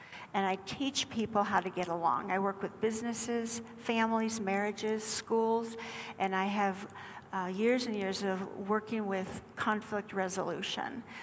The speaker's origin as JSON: {"language": "English", "region": "Minnesota", "country": "United States", "tie": "born or raised there", "said": "I'm Scandinavian, and I grew up in Minnesota, and there's a saying, it's called Minnesota nice."}